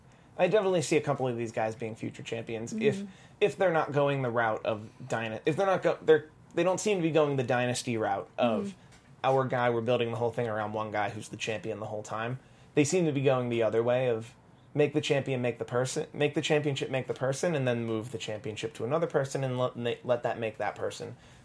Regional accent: Philadelphia, Pennsylvania, United States; I'm from a city where they just boo. I'm from Philadelphia, where they're known for just booing the bad guy.

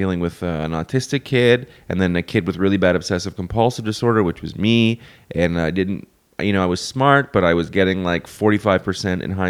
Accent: Canada; I'm Canadian, immigration issues, everything's fine.

